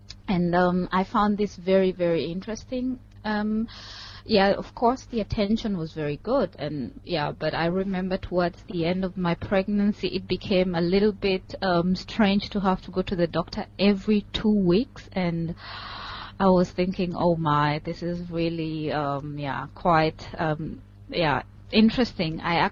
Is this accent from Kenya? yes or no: yes; Kenya; moved away as an adult; now in Germany; I come from Kenya, but I've been living in Germany for the last 6 years. I'm 31 years old, married, and have 9-month-old son.